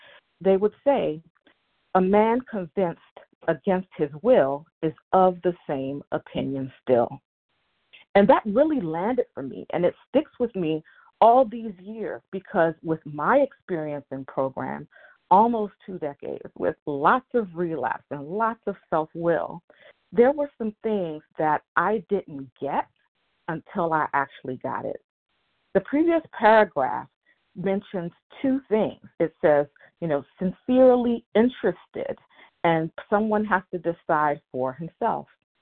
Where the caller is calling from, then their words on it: Silver Spring, Maryland, United States; in Silver Spring, Maryland.